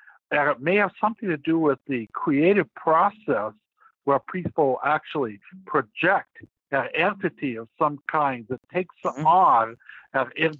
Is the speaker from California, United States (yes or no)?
yes; Hollywood, California, United States; But I grew up in Hollywood, so I know a lot about it